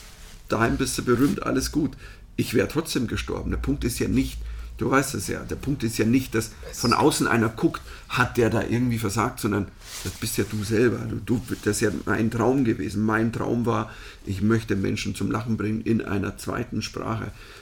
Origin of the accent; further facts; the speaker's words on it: Germany; Ich bin Deutscher, ich bin hier.